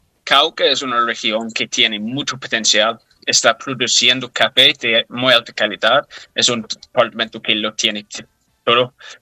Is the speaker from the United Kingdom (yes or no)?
yes; Northern Ireland, United Kingdom; Spanish is a second language; conocí a mi novia en el 2019, cuando ella estaba estudiando una maestría en mi país, Irlanda del Norte.